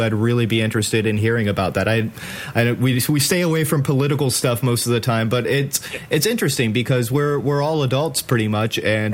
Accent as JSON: {"language": "English", "country": "United States", "said": "I mean, I'm an American."}